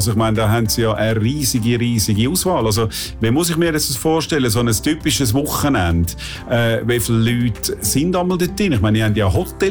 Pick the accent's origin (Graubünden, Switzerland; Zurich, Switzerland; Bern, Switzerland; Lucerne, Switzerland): Zurich, Switzerland; accent: Zurich dialect; ich nehme natürlich meinen super Dialekt, oder? Mit dem Zürcher Dialekt.